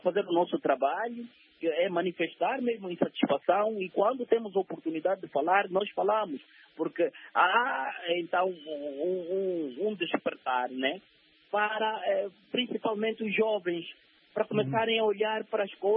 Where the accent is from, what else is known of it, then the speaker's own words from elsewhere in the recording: Angola; Eu não fui feito para viver no Brasil eternamente. Eu sou angolano, tenho que viver em Angola.